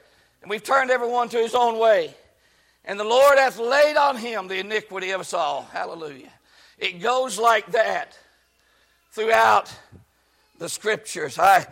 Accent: West Virginia, United States; That's not good grammar. I understand that, but I'm from West Virginia.

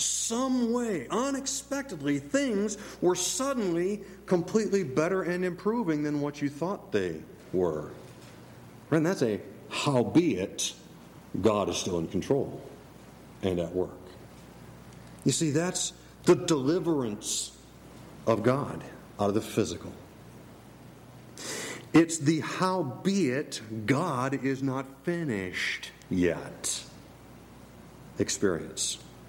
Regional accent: Minnesota, United States; I grew up in Minnesota, and every summer we'd have a Bible camp out there

